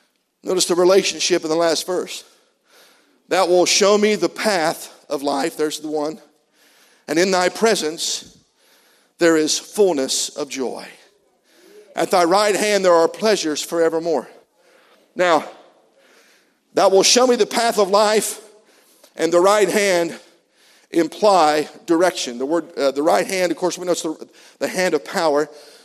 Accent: Ohio, United States; And so for Motor Earl, I guess I am from Southern Ohio.

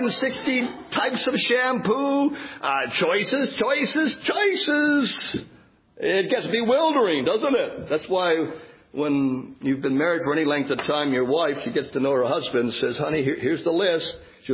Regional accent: Canada; now in United States; I remember the first time I came from Canada to America

